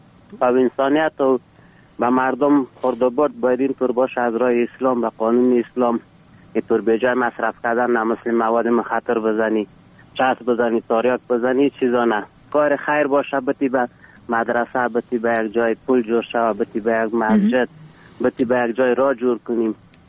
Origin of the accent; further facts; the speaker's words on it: Ghorband, Parwan, Afghanistan; افغان هستیم از غربند.